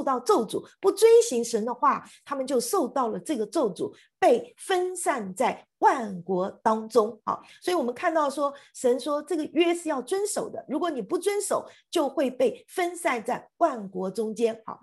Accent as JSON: {"language": "Chinese", "country": "China", "said": "我们中国人喜欢说天涯海角哈"}